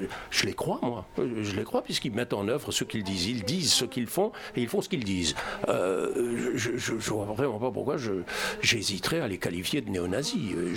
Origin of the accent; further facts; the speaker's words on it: France; Alors, je ne vais pas prendre de précaution, mais je suis français.